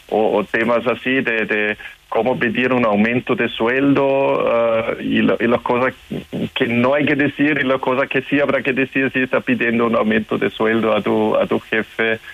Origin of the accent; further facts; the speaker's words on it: Austria; moved away as an adult; now in Chile; ¿Qué te hace pensar que no soy chileno? Bromas aparte, yo soy austríaco. Y llegué así como a fines del siglo pasado. Ya llevo así como 22 años viviendo en Chile